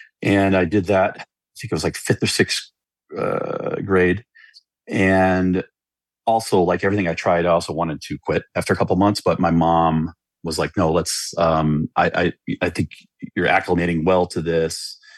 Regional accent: South Bend, Indiana, United States; also born or lived in Elkhart; I was born in Elkhart, Indiana, but my parents and I shortly moved to South Bend. And I consider myself born and raised in South Bend.

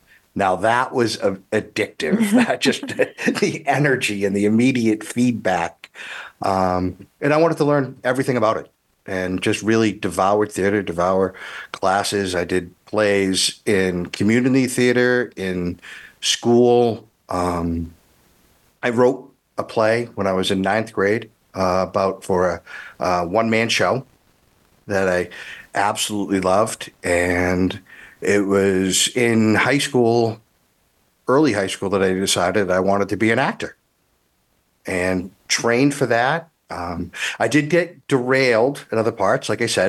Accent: New England, United States; Like I remember growing up in the New England winters, and she put a kiddie pool downstairs

